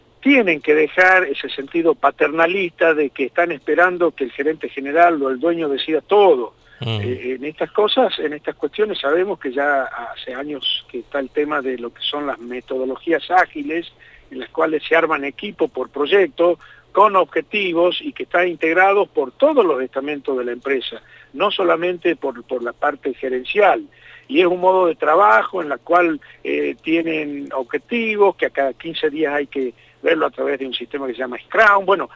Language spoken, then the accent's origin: Spanish; Argentina; uno como argentino no puede pensar